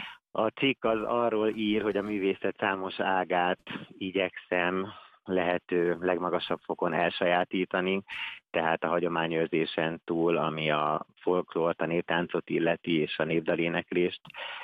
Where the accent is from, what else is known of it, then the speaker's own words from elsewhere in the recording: Pilisszentkereszt, Pest, Hungary; Én Piriszentkeresztről származom, azért is forgatom most itt Dobogókőn.